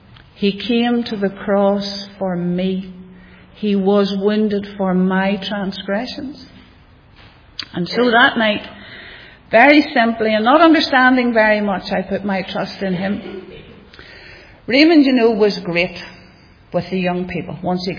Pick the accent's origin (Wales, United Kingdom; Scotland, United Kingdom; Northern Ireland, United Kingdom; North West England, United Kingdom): Northern Ireland, United Kingdom; Rathfriland; But I was born outside Rathfrey Island on a farm, sent along to church and Sunday school